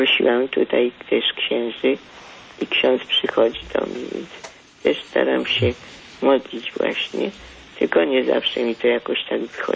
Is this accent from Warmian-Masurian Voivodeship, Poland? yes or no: no; Łódź, Łódź Voivodeship, Poland; Ja jestem z Łodzi.